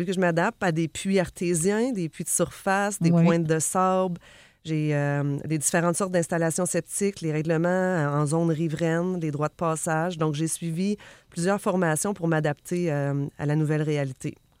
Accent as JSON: {"language": "French", "town": "Amos", "region": "Quebec", "country": "Canada", "tie": "born or raised there", "said": "Je suis plus précisément, je viens de la ville d'Amos."}